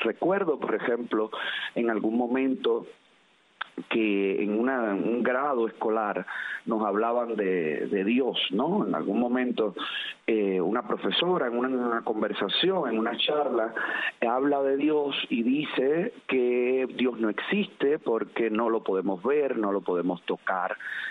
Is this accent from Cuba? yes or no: yes; Camagüey, Cuba; Nací en Camagüey.